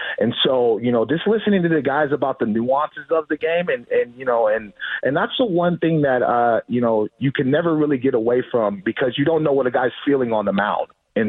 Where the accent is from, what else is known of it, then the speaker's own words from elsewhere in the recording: California, United States; I'm from Northern California, so I know all about a marine layer pitching in San Francisco.